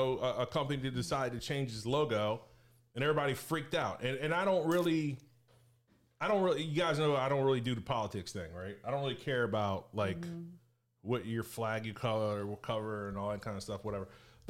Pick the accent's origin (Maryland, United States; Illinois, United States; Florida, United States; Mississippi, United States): Maryland, United States; Like I grew up in Maryland.